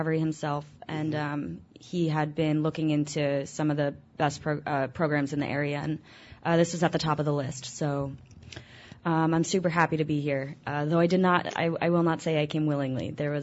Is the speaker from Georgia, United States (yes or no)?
no; New York, United States; I'm actually from New York, so I traveled long and far to get help.